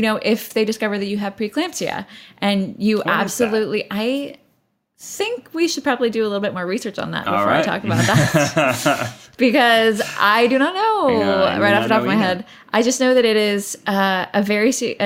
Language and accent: English; Houston, Texas, United States; Yeah. We're both from Houston.